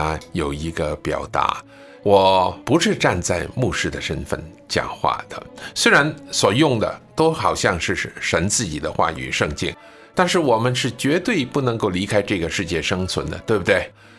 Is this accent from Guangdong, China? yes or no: yes; Guangdong, China; 我是广东人，广东人有一句话呢我常听的